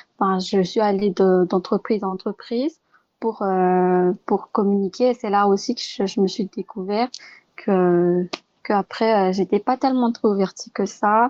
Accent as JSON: {"language": "French", "country": "Madagascar", "tie": "born or raised there", "said": "moi, j'ai vécu à Madagascar. Je suis née à Madagascar."}